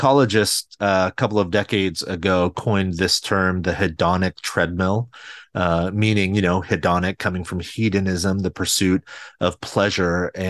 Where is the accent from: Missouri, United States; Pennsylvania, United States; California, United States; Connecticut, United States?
California, United States; I grew up in a single parent home, just my mother and I.